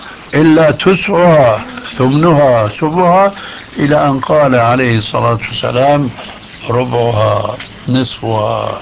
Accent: Syria; وكما يقول عندنا في سوريا

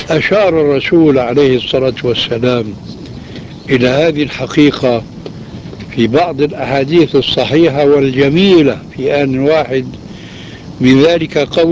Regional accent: Syria; هذه بسموها عندنا في سوريا برازيت، يعني تشويش.

